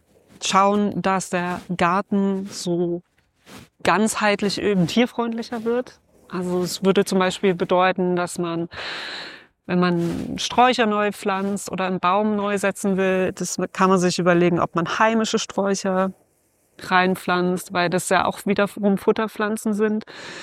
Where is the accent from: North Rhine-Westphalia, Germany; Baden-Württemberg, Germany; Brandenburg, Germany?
North Rhine-Westphalia, Germany; Düsseldorf; ich bin ja in Düsseldorf aufgewachsen, ganz in der Nähe vom Nordfriedhof. Und das ist ein ganz großer alter Friedhof.